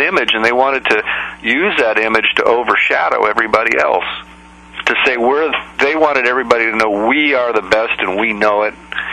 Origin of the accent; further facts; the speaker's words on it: Australia; So growing up in Australia you learn how to get tough